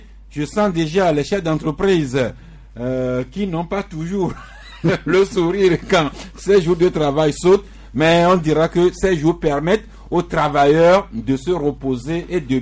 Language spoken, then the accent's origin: French; Togo; nous sommes Togolais et fiers de l'être